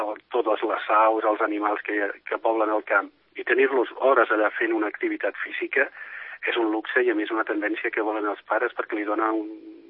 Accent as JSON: {"language": "Catalan", "region": "Catalonia", "country": "Spain", "said": "Això m'ha tocat el tema, perquè vinc de l'Empordà"}